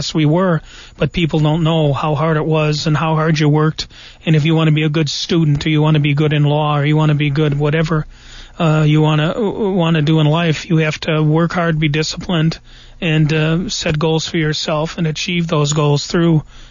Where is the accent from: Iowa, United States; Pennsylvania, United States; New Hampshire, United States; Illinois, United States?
Illinois, United States; born and raised in Illinois, the land of Lincoln